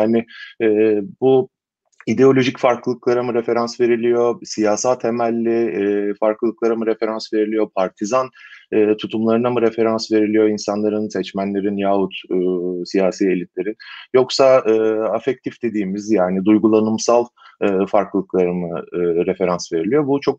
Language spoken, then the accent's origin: Turkish; İzmir, Turkey; ben İzmirli olarak sorunuza cevap vermeden evvel